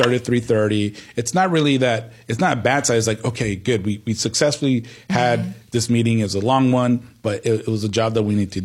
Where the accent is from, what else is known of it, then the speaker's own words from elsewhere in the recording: Mexico; because I was born in Mexico. I came here from Mexico.